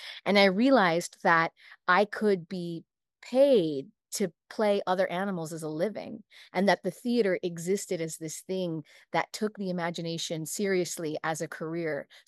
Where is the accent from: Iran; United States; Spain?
Spain; Basque Country; I'm from the Basque Country, which is the northern region of Spain.